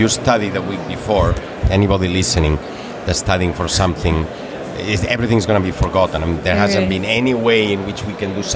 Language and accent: English; Barcelona, Catalonia, Spain; Barcelona.